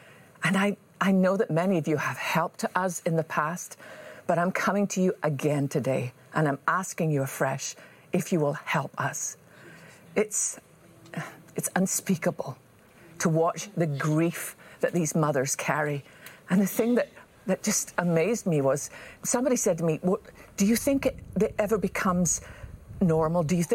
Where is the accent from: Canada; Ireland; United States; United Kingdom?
United Kingdom; Scotland; born there; I was born in Scotland.